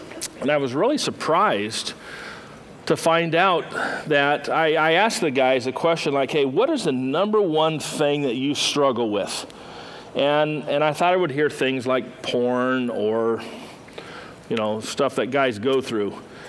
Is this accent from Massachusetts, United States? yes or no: no; Bakersfield, California, United States; we started off here in Bakersfield. This is my hometown.